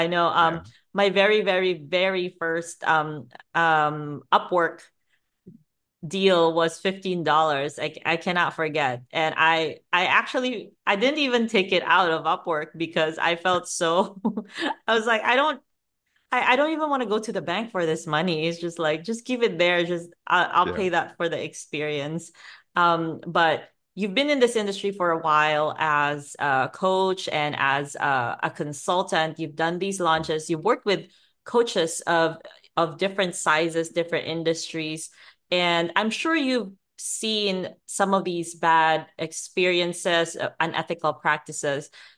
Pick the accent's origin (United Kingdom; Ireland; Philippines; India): Philippines; English is a second language; I grew up in the Philippines, which used to be classified as a third world country.